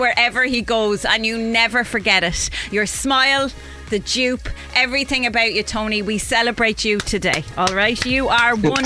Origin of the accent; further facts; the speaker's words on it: Wexford, Leinster, Ireland; She's my hometown.